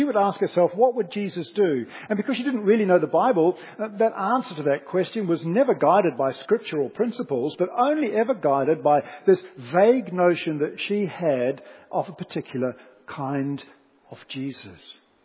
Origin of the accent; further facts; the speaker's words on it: Silverstream, Wellington, New Zealand; I grew up in Silver Stream, New Zealand, as you're probably aware.